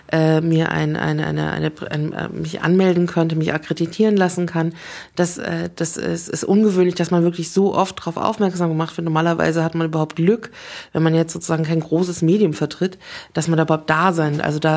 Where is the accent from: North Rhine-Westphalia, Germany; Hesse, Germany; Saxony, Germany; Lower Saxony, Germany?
Hesse, Germany; Frankfurt; für mich als Frankfurterin fühlt sie sich immer sehr ähnlich an.